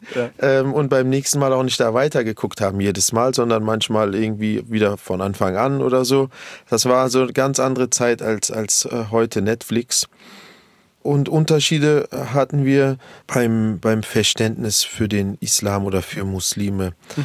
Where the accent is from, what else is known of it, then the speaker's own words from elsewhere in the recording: Berlin, Germany; habe ich rund 10 Jahre in Kreuzberg gewohnt. Aber meine ersten Jahrzehnte waren in Neukölln. Wenn man mich heute fragt, wo ich herkomme, so nach dem Motto, wo ich wohne oder wo ich lebe, sage ich immer auch reflexartig Neukölln. Also ich bin schon Neuköllner.